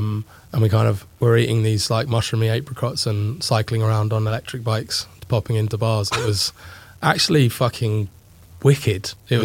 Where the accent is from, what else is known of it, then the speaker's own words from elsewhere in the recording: London, United Kingdom; because my first gig, and growing up in London, my first gig was when I was 13